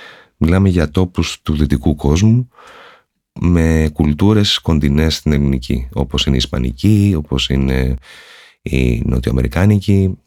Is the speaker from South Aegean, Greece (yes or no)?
no; Lemnos, North Aegean, Greece; μια πολύ μεγάλη παραλία στο νησί μου, στη Λίμνο, το Κέρος.